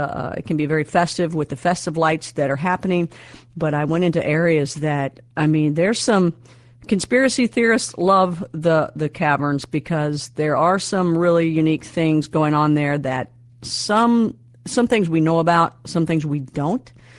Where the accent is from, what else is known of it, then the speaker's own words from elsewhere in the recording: Louisville, Kentucky, United States; living in Louisville, my hometown, where I'm at now.